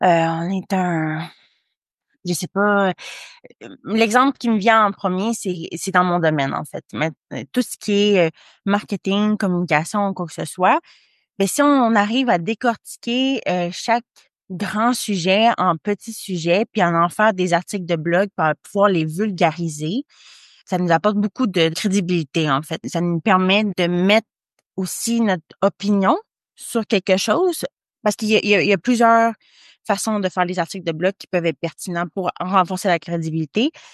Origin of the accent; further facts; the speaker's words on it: Lévis, Quebec, Canada; Donc, je suis de Lévis.